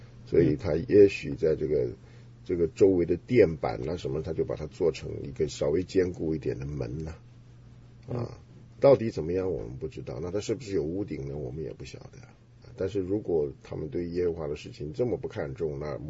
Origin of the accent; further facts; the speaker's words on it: China; 我们中国人就会这样子的，冒失开口，很多的开口真的是不造就人，也不应该。